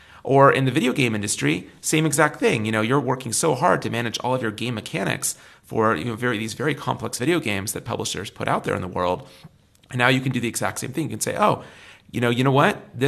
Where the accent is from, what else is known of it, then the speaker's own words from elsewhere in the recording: San Francisco, California, United States; born there; I am American. Mm-hmm. That is true. So I was born in San Francisco